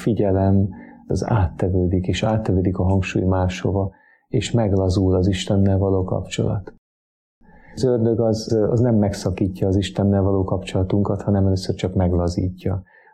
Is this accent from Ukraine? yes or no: no; Salgótarján, Nógrád, Hungary; born there